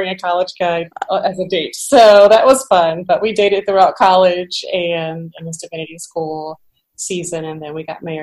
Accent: Champaign, Illinois, United States; now in Chicago, United States; I am not from Chicago. I'm from Champaign, Illinois, which is about 2 hours south.

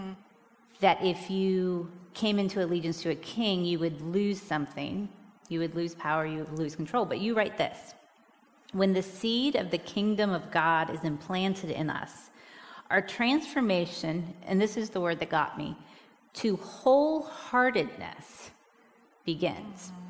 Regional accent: United States; I don't have a king. I'm an American, right?

